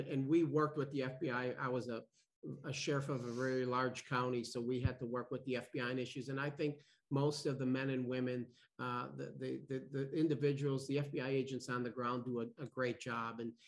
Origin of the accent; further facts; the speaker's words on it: United States; we as American people, what doesn't matter what color you are